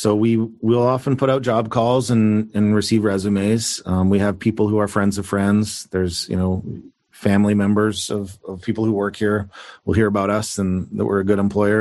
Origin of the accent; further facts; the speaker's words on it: Canada; accent: Canadian; I mean, I guess maybe my Canadian accent was too thick or something